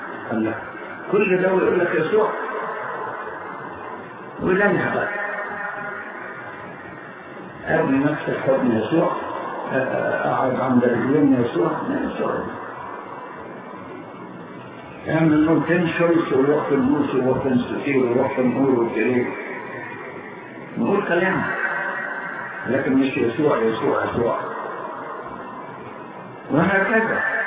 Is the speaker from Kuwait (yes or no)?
no; Upper Egypt, Egypt; انا راجل صعيدي وتعلمت في الصعيد ازاي احترم الناس الكبار.